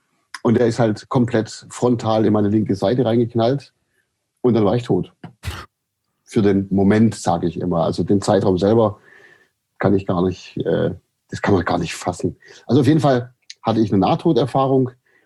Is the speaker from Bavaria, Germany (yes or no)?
no; Aidlingen, Baden-Württemberg, Germany; Also, aufgewachsen bin ich im Landkreis Böbling da gibt es so eine Gegend, die heißt Heckengäu und das ist die Perle des Heckengäus, wie die Ortschaft sich selber nennt und das ist der Ort Eidlingen. Da bin ich groß geworden